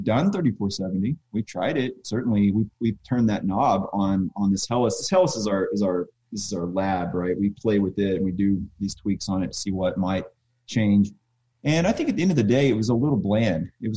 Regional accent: Oklahoma, United States; now in Wisconsin, United States; Shane and I came from Oklahoma, and we were in a homebrew club together.

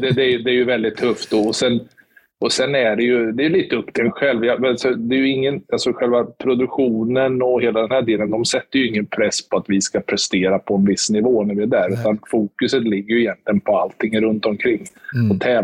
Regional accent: Motala, Östergötland, Sweden; Nej, jag är uppväxt i Motala.

